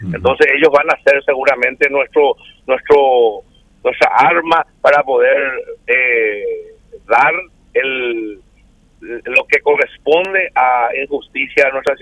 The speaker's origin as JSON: {"language": "Spanish", "country": "Paraguay", "said": "Nosotros somos paraguayos."}